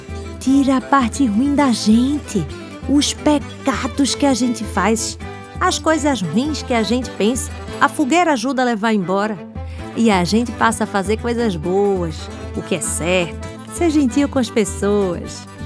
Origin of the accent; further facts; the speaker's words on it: Northeast Region, Brazil; Esse ano, a festa será em casa, mas como bons nordestinos, mesmo com festa miudinha, não há de ser desanimada.